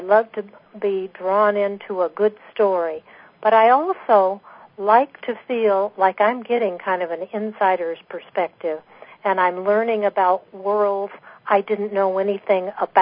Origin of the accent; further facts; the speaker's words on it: West Coast, United States; I'm from the West Coast